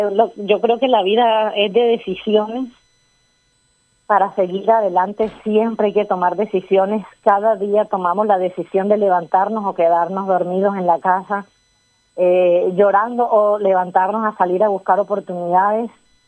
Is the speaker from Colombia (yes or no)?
yes; Santa Clara, Colombia; born there; yo nací en la Sierra Nevada, en el corregimiento de Santa Clara. En los años 90, mi familia fue desplazada víctima del conflicto armado por las FARC.